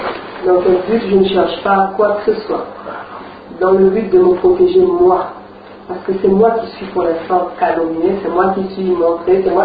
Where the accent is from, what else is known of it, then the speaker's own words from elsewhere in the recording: Nice, Provence-Alpes-Côte d'Azur, France; Et je viens vraiment de Nice.